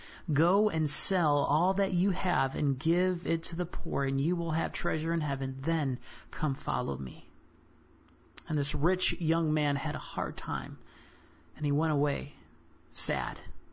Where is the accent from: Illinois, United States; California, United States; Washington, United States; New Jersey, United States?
Illinois, United States; Chicago; I grew up in Chicago.